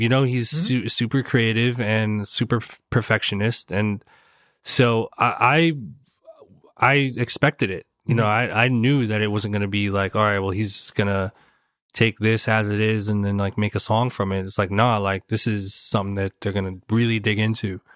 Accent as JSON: {"language": "English", "town": "Newark", "region": "New Jersey", "country": "United States", "tie": "born or raised there", "said": "I grew up on Roseville Avenue in Newark, New Jersey, in the hood, baby. The bricks, Brick City."}